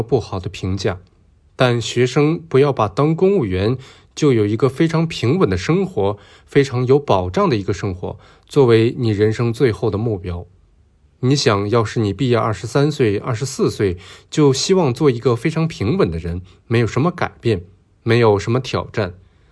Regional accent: Hong Kong; 我是在英国统治下出生的一个香港人，我也是没有什么身份观念的，但后来慢慢长大了，我到外面去，我跟人说我是香港人，

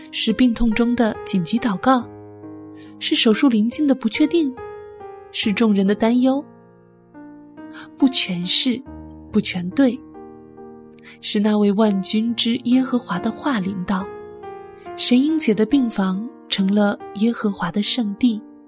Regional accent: China; now in Africa; 我是中国的弟兄，正在非洲读神学。

